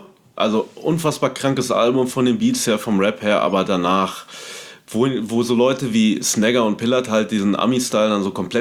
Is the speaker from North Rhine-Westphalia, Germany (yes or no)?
yes; Paderborn, North Rhine-Westphalia, Germany; Ich kannte die noch damals aus Paderborn, einer Hip-Hop-Hochburg zu der Zeit, wo ich herkomme